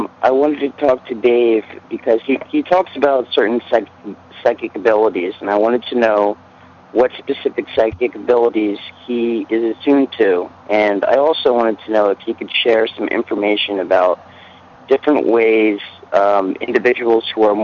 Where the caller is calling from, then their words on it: Philadelphia, Pennsylvania, United States; And I'm calling from Philadelphia.